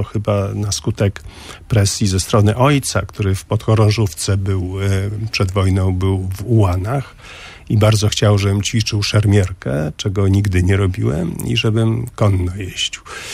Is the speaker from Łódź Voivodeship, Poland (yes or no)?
no; Sopot, Pomeranian Voivodeship, Poland; Ja pochodzę z Sopotu i być może z tego powodu wyniosłem przekonanie, że jak jest lato, to nie warto nigdzie wyjeżdżać